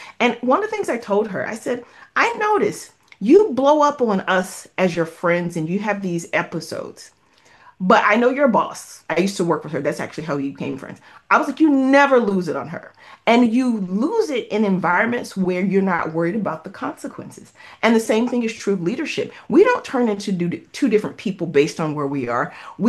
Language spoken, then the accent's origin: English; the South, United States; I'm a Southern girl. Sometimes my accent is stronger than others. If we talk about colorism, I'm pretty brown. I came from a working class family.